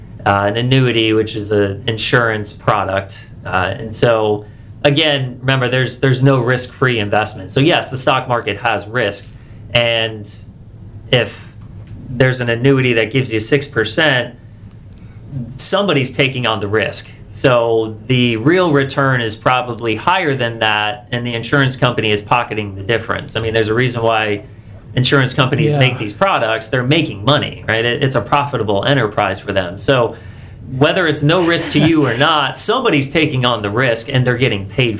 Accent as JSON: {"language": "English", "town": "Largo", "region": "Florida", "country": "United States", "tie": "born or raised there", "said": "So I am a local guy. I was born and raised in Largo, Florida."}